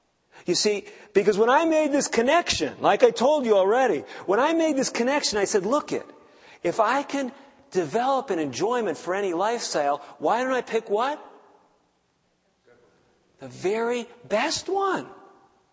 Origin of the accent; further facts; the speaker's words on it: Chicago, Illinois, United States; I grew up in the Chicago area, and we had these restaurants there.